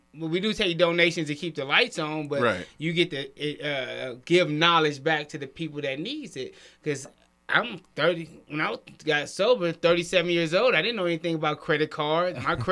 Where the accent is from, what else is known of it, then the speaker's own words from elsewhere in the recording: Los Angeles, California, United States; now in Reno, United States; South Central Los Angeles for me.